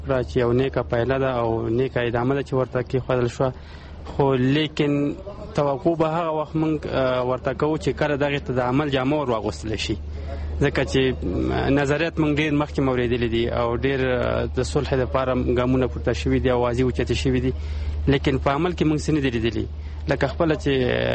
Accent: Nangarhar, Afghanistan; now in Kabul, Afghanistan; زه د ننګرهار اوسېدونکی یم فلم په کابل کې اوسېږم

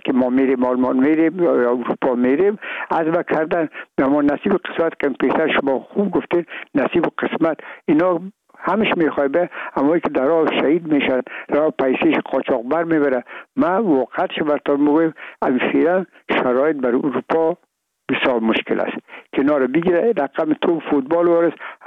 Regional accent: Afghanistan; من و بسیاریشون در این افغانستان تولد نشدن، در یک ممالک کشور دیگه بودن و میگم ما افغان هستیم

